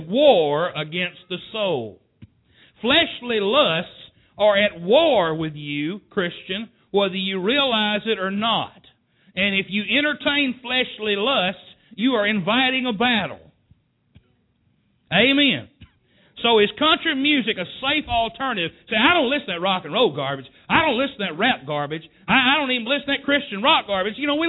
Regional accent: the South, United States; Oh, we're from the South.

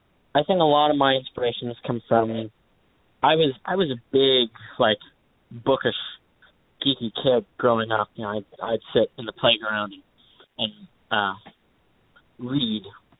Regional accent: Toronto, Ontario, Canada; I'm from Toronto, Canada. I'm 19 years old.

